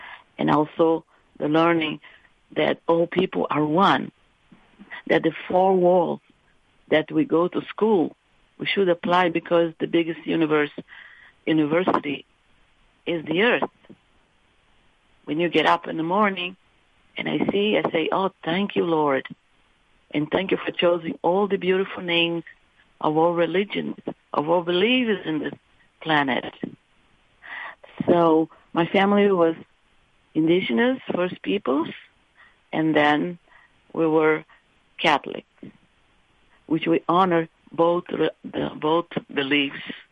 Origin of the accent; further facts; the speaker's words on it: Rio de Janeiro, Brazil; Anyway, I'm from Rio de Janeiro. My family was from the south of Brazil. We grew up in an organic, vegetarian, beautiful farm